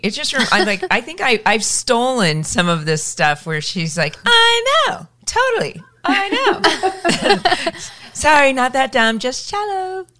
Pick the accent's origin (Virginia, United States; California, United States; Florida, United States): California, United States; I grew up in Orange County.